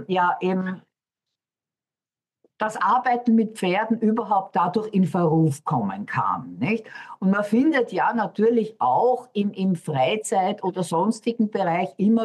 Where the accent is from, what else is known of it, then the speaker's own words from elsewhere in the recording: Austria; Ich bin damals in Österreich aufgewachsen